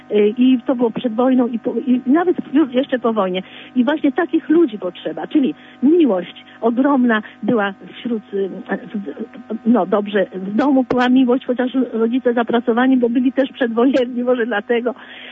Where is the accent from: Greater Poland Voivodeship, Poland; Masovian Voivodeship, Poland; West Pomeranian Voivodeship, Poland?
Masovian Voivodeship, Poland; Warsaw; Otóż u nas w Warszawie też były sporo ogrodzków jordanowskich.